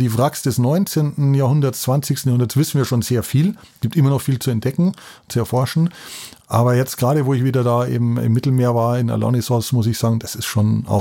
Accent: Lenggries, Bavaria, Germany; Ich liebe die Berge, ich bin in den Bergen aufgewachsen in Lenggries

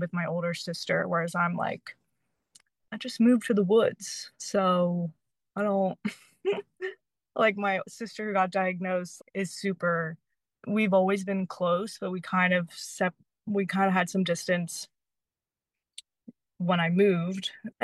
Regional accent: Pennsylvania, United States; I moved away from my family to Utah. I'm from Pennsylvania, so like I got away.

